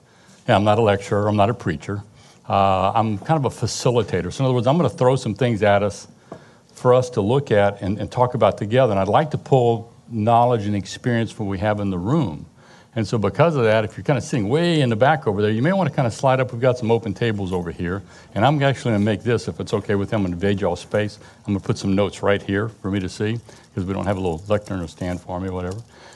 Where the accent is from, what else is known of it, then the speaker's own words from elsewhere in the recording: Louisiana, United States; I grew up in South Louisiana. My father, Joe, spoke French before he spoke English. My mom spoke French before they spoke English. So I'm a registered Cajun.